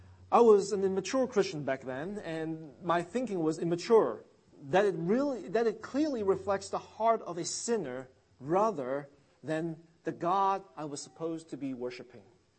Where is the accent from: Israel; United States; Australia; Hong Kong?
Hong Kong; Many of you know that I grew up in Hong Kong, and I grew up loving cars and driving.